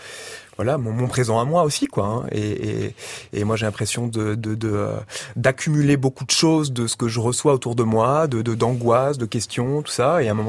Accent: Brittany, France; j'ai grandi en Bretagne, dans le centre-Bretagne, dans un petit village du centre-Bretagne. Une éducation religieuse quand même.

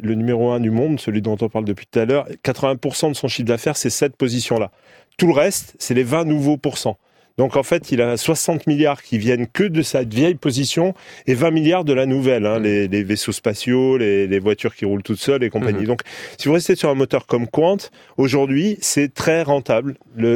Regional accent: Corsica, France; moi je suis corse

